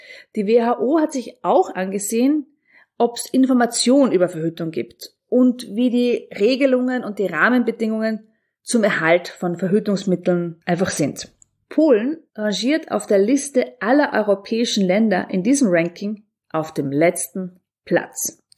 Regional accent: Austria; bei uns in Österreich

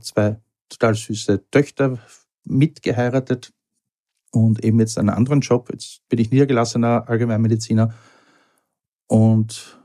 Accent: Austria; ich habe es geschafft, als Österreicher Arbeiterkind Medizin zu studieren

